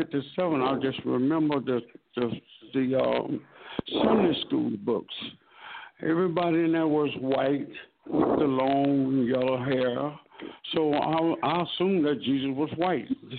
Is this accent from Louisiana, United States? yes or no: yes; Baton Rouge, Louisiana, United States; from Baton Rouge